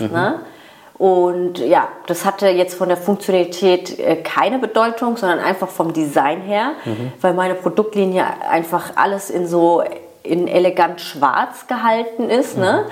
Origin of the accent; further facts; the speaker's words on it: Mannheim, Baden-Württemberg, Germany; Genau, wir sind ja auch aus Mannheim